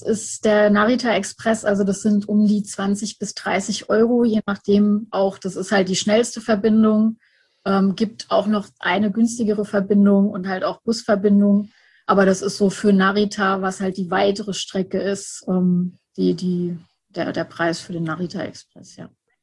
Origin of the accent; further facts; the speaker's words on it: Germany; Und hat mich dann gefragt, wo ich herkomme, weil er an meinem Koffer gesehen hat, dass ich aus Deutschland gekommen bin.